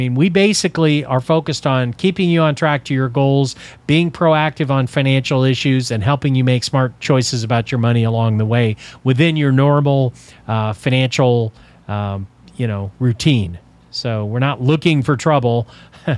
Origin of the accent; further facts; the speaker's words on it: Texas, United States; But then I grew up in Texas, so we had tornadoes in Texas, and in South Texas we had hurricanes.